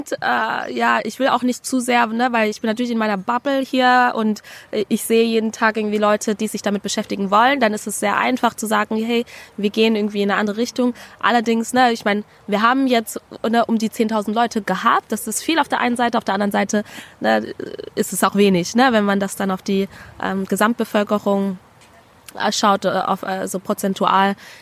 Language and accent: German; Baden-Württemberg, Germany; ich bin aber selber aufgewachsen in Baden-Württemberg, ohne irgendwas von Kolonialismus wirklich mitzubekommen oder zu verstehen.